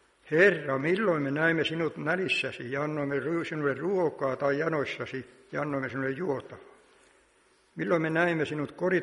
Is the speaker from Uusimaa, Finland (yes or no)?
no; Alavieska, North Ostrobothnia, Finland; Olen lähtöisin Alavieskasta Kalajoen varresta ja on semmoinen mielinpainuva vaihe, kun on siinä onnellisessa asemassa, että on saanut syntyä uskovaan perheeseen